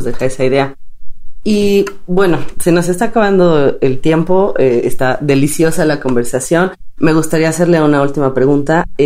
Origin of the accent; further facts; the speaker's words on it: Guatemala; esto que soy como guatemalteco, tampoco estoy muy seguro de que lo soy